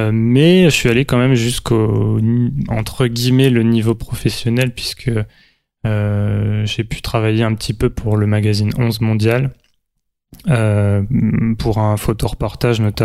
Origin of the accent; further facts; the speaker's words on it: Metz, Grand Est, France; born there; Je suis né à Metz, donc en Lorraine. En décembre 1990, un dimanche à 10h17